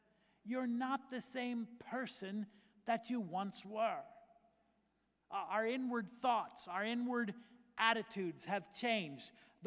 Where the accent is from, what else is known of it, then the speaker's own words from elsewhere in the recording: Philadelphia, Pennsylvania, United States; now in Greenwich, United States; I'm from Philly. I was born and raised in Philly.